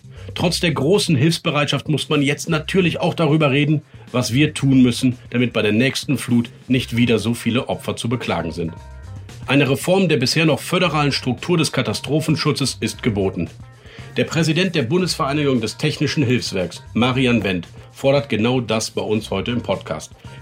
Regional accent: Rhineland, Germany; verzeihen Sie mir das als Rheinländer sagen

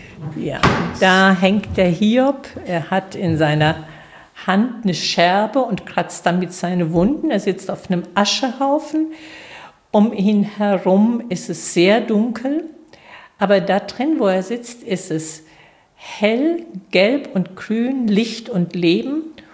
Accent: Sechshelden, Hesse, Germany; Ja, ich komme aus 6 Helden, also heißt mein Heimatdorf.

